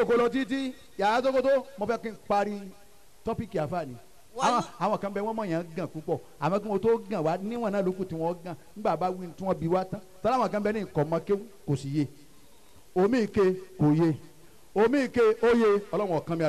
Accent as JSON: {"language": "Yoruba", "town": "Ilorin", "region": "Kwara", "country": "Nigeria", "said": "ni ilorin ni mo ti wa"}